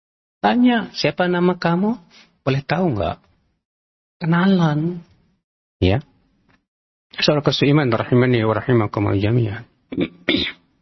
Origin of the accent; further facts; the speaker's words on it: Java, Indonesia; Kalau kita orang Jawa, gak tahu.